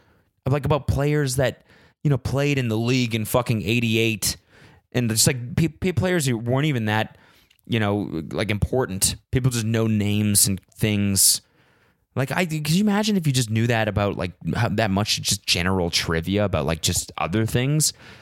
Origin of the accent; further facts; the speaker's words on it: Canada; because I'm Canadian